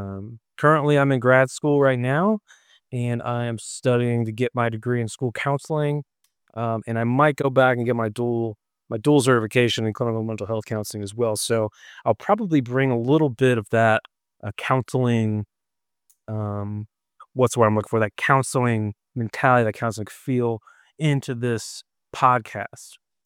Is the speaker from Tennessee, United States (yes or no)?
no; Cincinnati, Ohio, United States; I am from Cincinnati, Ohio. I was born and raised in Cincinnati in the beautiful Midwest of this country.